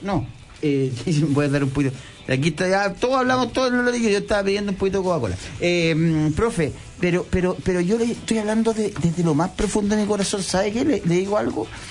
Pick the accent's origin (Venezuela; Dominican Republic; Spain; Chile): Chile; somos chilenos